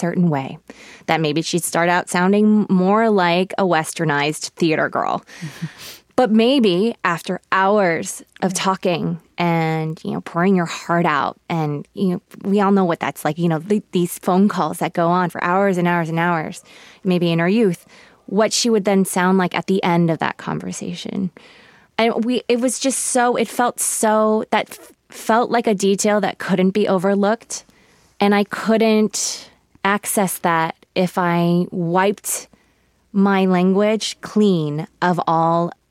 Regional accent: Los Angeles, California, United States; born there; first language Korean; English is a second language; I was born in Los Angeles. I am an American. My parents immigrated from Seoul, Korea, and Korean was my first language

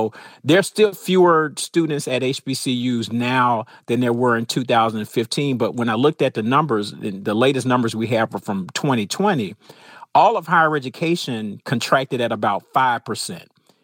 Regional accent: Atlanta, Georgia, United States; You know, I grew up in Atlanta, so I went to Atlanta Public Schools. We're 99% Black, so I was in all Black spaces my entire time.

